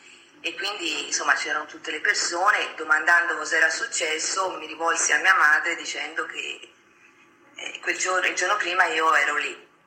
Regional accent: Florence, Tuscany, Italy; born there; A Firenze.

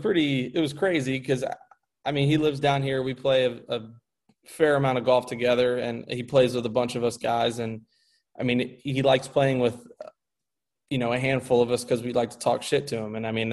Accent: Louisville, Kentucky, United States; We, growing up in Louisville, Kentucky, we don't have any professional sports teams

